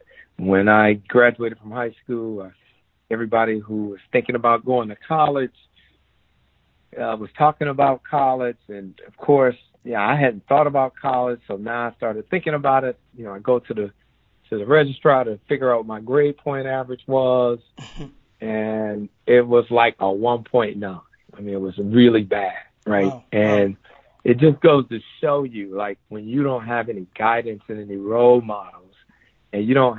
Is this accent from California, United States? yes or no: no; Pontiac, Michigan, United States; Growing up in Pontiac, Michigan, I basically went to the public school systems